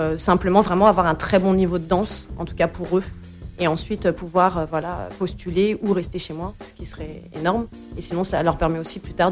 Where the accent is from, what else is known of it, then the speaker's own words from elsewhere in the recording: Villefontaine, Auvergne-Rhône-Alpes, France; also born or lived in Vénissieux; je suis de Villefontaine en Haute-Isère, à côté de Lyon. Je suis née sur Vénissieux.